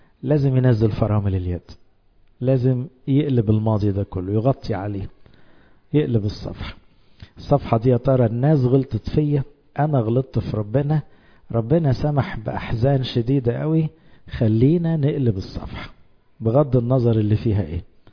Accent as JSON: {"language": "Arabic", "country": "Egypt", "said": "عندنا في مصر سيستم مش حلو، هو المعاشات"}